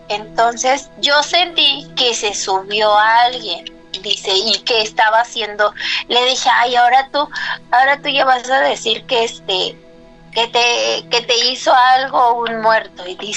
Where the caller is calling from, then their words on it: Tizayuca, Hidalgo, Mexico; de Tizayuca.